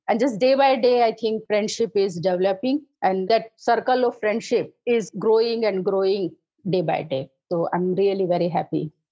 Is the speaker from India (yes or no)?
yes; Uttar Pradesh, India; moved away as an adult; now in Maharashtra, India; As I told, I am from North India.